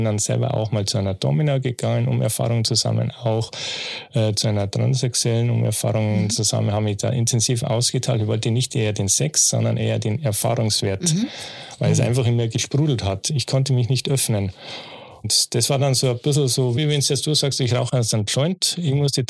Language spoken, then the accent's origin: German; Bavaria, Germany; Ich bin aus Bayern.